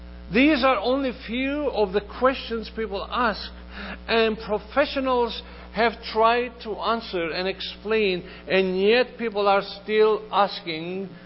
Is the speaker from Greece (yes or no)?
yes; Athens, Attica, Greece; While I was growing up in Athens, Greece, I would almost hear daily